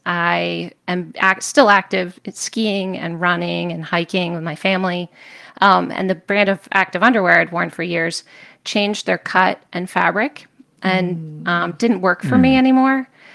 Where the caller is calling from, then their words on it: Lakeville, Connecticut, United States; I'm calling in from Lakeville, Connecticut.